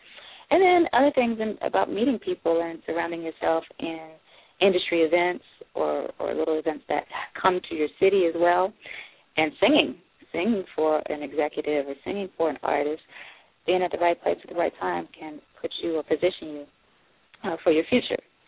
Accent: Alabama, United States; I'm from Alabama.

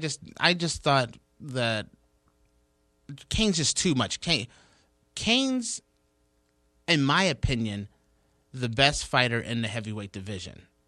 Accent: Cleveland, Ohio, United States; Stipe, he's going back to Cleveland. I'm from Cleveland. I support Stipe.

